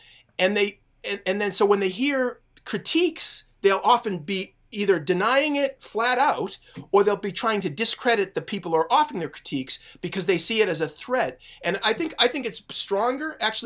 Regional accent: Boston, Massachusetts, United States; which is near and dear to my heart as a Bostonian and Matt Damon fan.

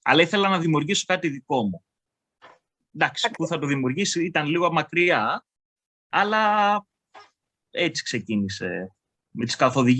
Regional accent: Athens, Attica, Greece; Εγώ είμαι, εντάξει, από την Αθήνα, γεννήθηκα μεγάλο στην Αθήνα, πήγα στο εξωτερικό για σπουδές, γύρισα. Ήθελα να φύγω από την Αθήνα.

